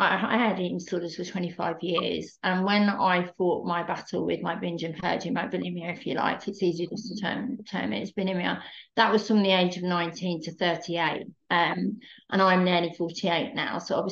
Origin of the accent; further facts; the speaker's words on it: London, United Kingdom; I am a qualified therapist. I'm from London in the UK.